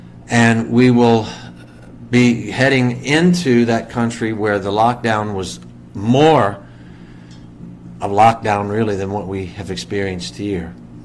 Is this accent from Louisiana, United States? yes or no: yes; New Orleans, Louisiana, United States; because being born and raised in New Orleans, it was like, well, we're here.